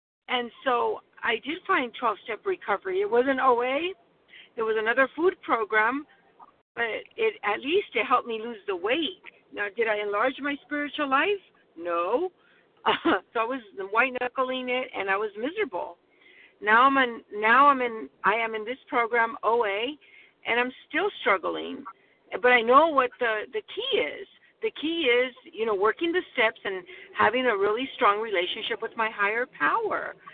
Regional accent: California, United States; from California.

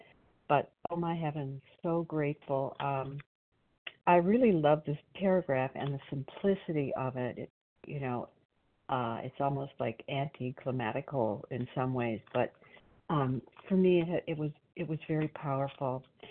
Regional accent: Illinois, United States; Oh, I'm sorry. I'm from Illinois.

